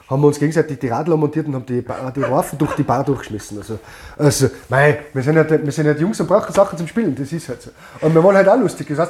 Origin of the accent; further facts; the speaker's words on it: Austria; Wirklich als Österreicher